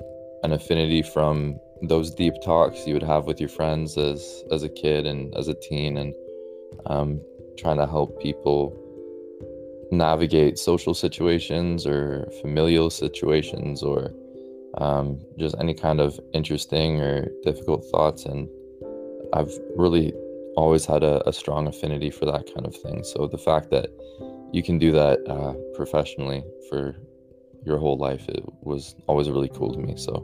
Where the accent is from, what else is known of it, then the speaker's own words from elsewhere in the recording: Stouffville, Ontario, Canada; also born or lived in Vancouver, Canada; So I'm from Stouffville, Ontario, which is a little bit north of Toronto, Ontario, and I grew up in this area. I went to Peterborough to do my psych degree at Trent University and then moved to Vancouver to do my master's after that.